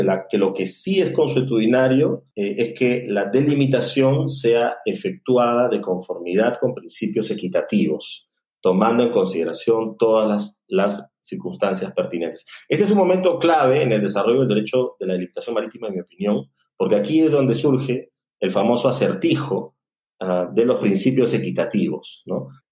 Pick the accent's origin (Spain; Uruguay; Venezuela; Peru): Peru; debería anotar como abogado peruano